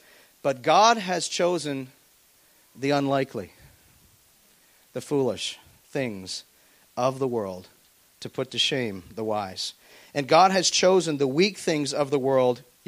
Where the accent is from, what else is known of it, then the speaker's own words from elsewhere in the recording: Oshawa, Ontario, Canada; I'm from Oshawa. The schwa, it's called the schwa for a reason, and it's not good.